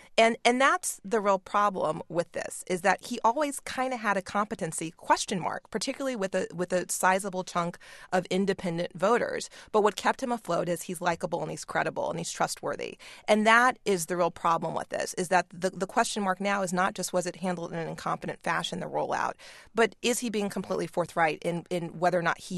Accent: Texas, United States; Anita Perry, the First Lady of Texas, my home state, disagrees with her husband on abortion

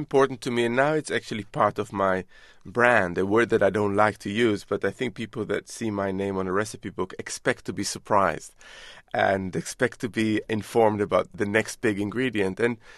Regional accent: Jerusalem, Jerusalem District, Israel; I grew up in Jerusalem in the Middle East, and in various parts of the Middle East and Asia, the diet is very plant-based and doesn't include lots of meat in it.

